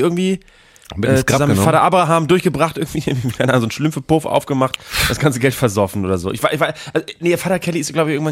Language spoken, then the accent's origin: German; Bremen, Germany; Ich komme aus Bremen Nord